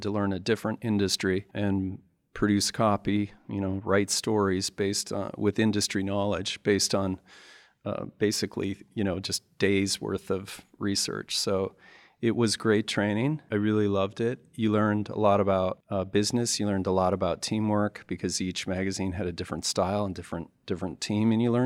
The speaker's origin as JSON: {"language": "English", "town": "Minneapolis", "region": "Minnesota", "country": "United States", "tie": "born or raised there", "also_born_or_lived": "Duluth", "said": "I was born in northern Minnesota in a town called Duluth, up on the north shore of Lake Superior, and moved to Minneapolis, where half my family was, and went to school there"}